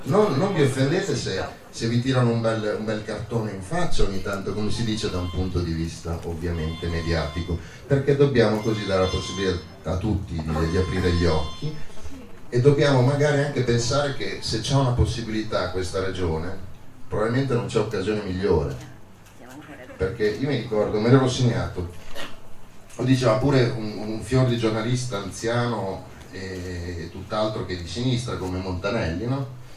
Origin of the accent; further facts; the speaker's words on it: Fanano, Emilia-Romagna, Italy; Poi ci tengo a dire che sono di Fanano, quindi sono addirittura un privilegiato